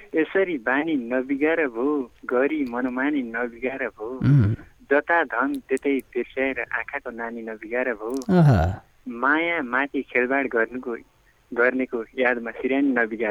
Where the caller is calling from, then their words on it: Chaukune, Karnali Province, Nepal; हजुर चौकुनी गाउँपालिका आठ गुटीदेखि